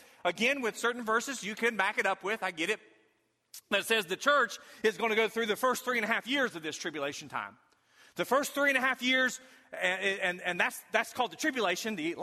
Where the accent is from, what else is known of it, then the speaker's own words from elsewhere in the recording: Lebanon, Missouri, United States; I'm from Lebanon, Missouri.